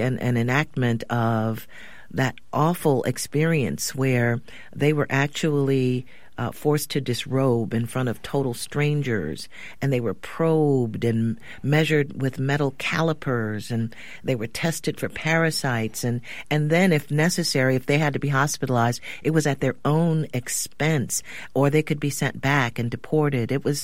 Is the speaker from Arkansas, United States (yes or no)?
no; Ohio, United States; I know I'm from Ohio. We never learned about Angel Island, okay?